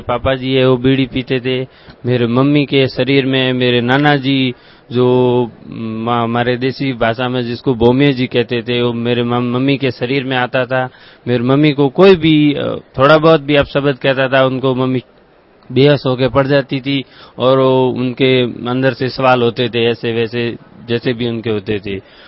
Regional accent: Jodhpur, Rajasthan, India; मैं जोधपुर से हूँ, राजस्थान से।

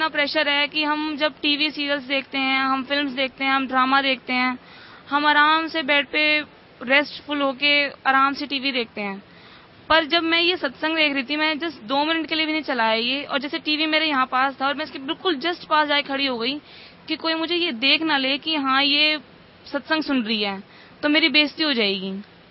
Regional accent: Delhi, India; मैं रोहिणी दिल्ली से आई हूँ।

